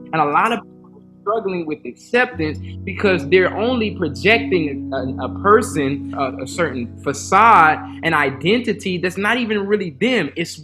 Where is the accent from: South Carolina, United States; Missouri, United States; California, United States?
South Carolina, United States; now in Atlanta, United States; I'm not originally from Atlanta. This is where we're stationed, but I originally was born and raised in South Carolina. I was in Spartanburg County, and my parents still stay there to this day.